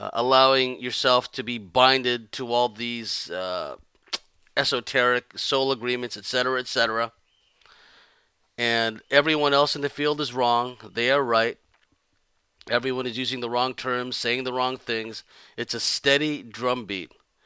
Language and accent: English; California, United States; When I grew up essentially in the Southern California scene, which was a cosmic zoo, I might add, right?